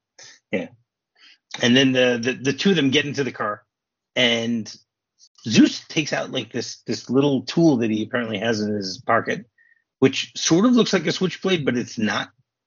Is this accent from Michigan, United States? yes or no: yes; Michigan, United States; I mean, I'm from Michigan, and there's a bridge called the Mackinac Bridge